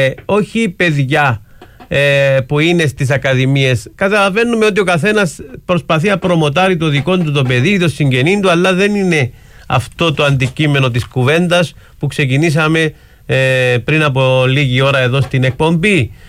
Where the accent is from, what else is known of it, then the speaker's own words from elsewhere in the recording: Pachna, Limassol District, Cyprus; born there; Γεννήθηκα στις φτωχογειτονιές της Πάχνας